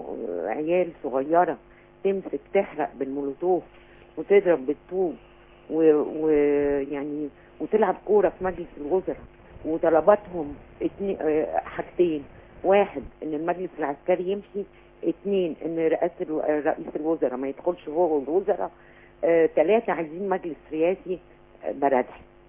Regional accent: Egypt; واحنا مصريين واحنا بنحب مصر

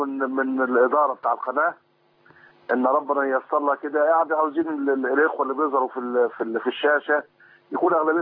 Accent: Egypt; now in Saudi Arabia; أنا مصري وقاعد في السعودية هنا.

